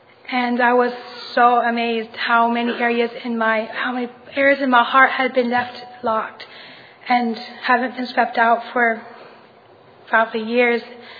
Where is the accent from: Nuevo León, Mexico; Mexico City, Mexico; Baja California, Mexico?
Baja California, Mexico; Tecate; from Tecate, Mexico.